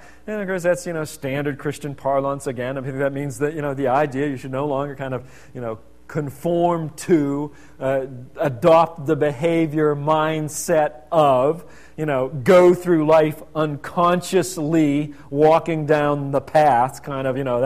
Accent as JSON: {"language": "English", "town": "Pittsburgh", "region": "Pennsylvania", "country": "United States", "tie": "born or raised there", "said": "I grew up around Pittsburgh, so there were a lot of Jews around Pittsburgh, so I had Jewish friends growing up and stuff."}